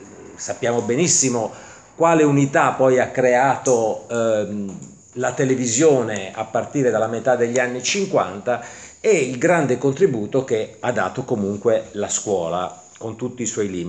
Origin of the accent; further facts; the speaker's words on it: Naples, Campania, Italy; Sono napoletano, quindi posso essere critico nei confronti di quelli che prima Florinda ha definito i terroni, perché sono terrone anch'io.